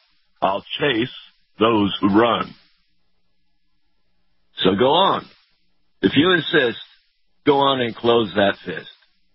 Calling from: Tampa, Florida, United States; I'm in Tampa.

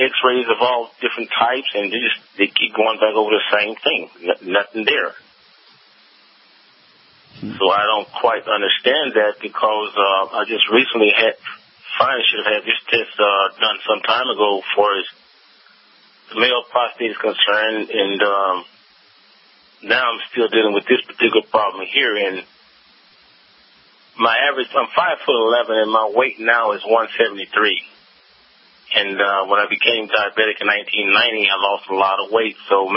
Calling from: Hillsboro, Texas, United States; also born or lived in Houston; so I'm in Texas, and I moved from Houston to Hillsboro, Texas

